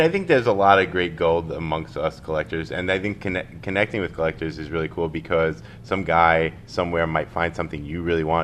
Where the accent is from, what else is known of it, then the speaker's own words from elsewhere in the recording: New York, United States; even though Dan and I live so far away from each other, he's from Erie and I'm from New York.